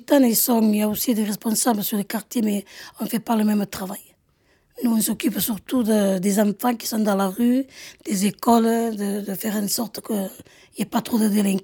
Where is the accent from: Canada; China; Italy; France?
France; born there; nous sommes des Français avant tout. Hein. Nous sommes nés ici. Et en plus, moi, ce que je tiens à souligner, c'est que je suis née dans le quartier. Moi, je suis née dans ce quartier où on a eu tous nos anciens, nos habitudes, notre façon de vivre.